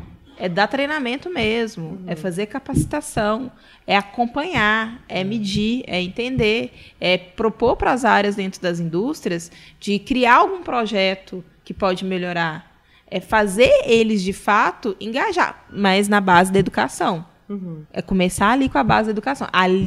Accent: Bahia, Brazil; Amo também o mar, amo a Bahia. Fui criada na Bahia, amo Angra.

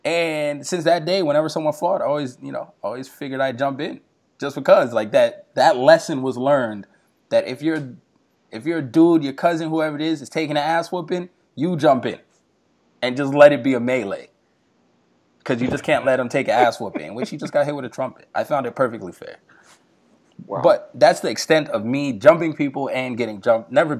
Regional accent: New York, United States; but everyone thought it was cool that I was from New York.

